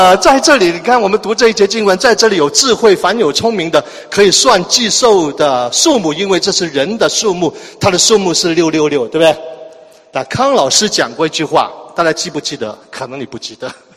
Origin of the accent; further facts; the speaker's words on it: China; now in Mississauga, Canada; 那我们中国人喜欢那个车牌是888